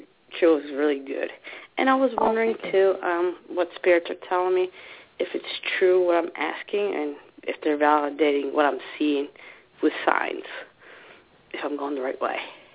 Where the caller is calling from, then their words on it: New Jersey, United States; from New Jersey.